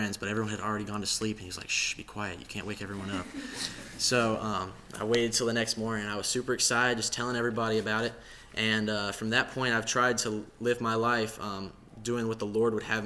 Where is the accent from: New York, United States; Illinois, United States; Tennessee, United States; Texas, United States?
Tennessee, United States; Chapel Hill; Like I said, I'm from Chapel Hill, Tennessee.